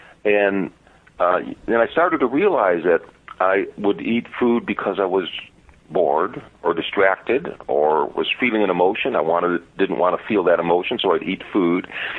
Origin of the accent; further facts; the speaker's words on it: Chicago, Illinois, United States; I grew up in Chicago in a kind of tough neighborhood, and I had never seen people like that on the street corners of Chicago.